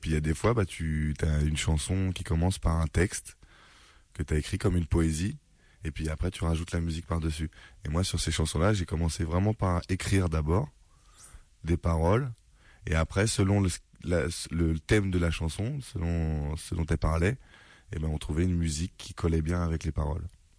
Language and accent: French; Ivry, Île-de-France, France; Et puis moi je suis né à Ivry, j'ai grandi à Ivry, donc je connais plein de choses ici et je connais beaucoup de gens.